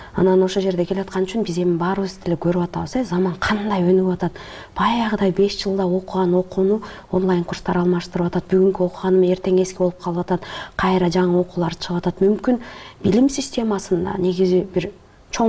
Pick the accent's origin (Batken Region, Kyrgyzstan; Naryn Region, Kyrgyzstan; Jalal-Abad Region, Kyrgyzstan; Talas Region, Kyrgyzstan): Naryn Region, Kyrgyzstan; At-Bashy; мен өзүм деле ат башыда чоңойгом э. Анан ат башыда шырдак жасабаган эч ким жок